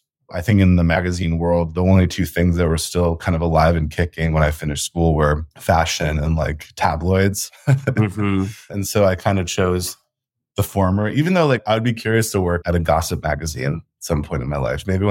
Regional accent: New York, United States; than what I had seen growing up in New York, of just like blue chip galleries

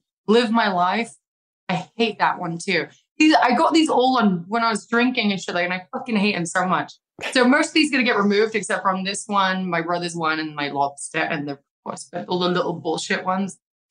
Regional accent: United Kingdom; going over there, my home country, my family can come along, you know.

